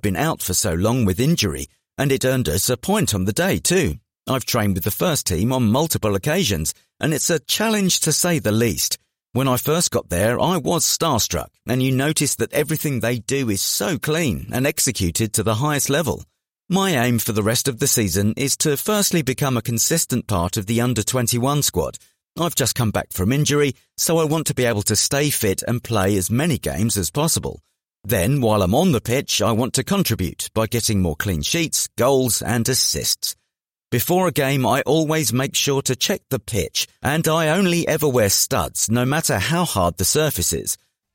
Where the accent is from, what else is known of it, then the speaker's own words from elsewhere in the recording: London, United Kingdom; I grew up in the Leighton area of East London, and my family background is that my dad is Jamaican and my mum is Malaysian and English.